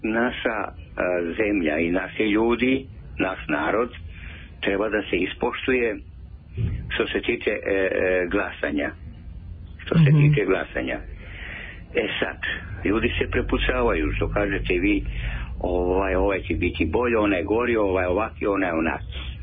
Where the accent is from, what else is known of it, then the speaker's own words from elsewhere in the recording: Serbia; mi smo Srbi širokogrudni ljudi